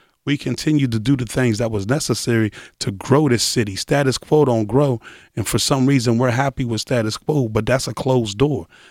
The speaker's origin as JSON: {"language": "English", "town": "Pittsburgh", "region": "Pennsylvania", "country": "United States", "tie": "born there", "said": "I was born in South Oakland on a street called Lawn Street, second African-American family on that street. Grew up in a mixed community."}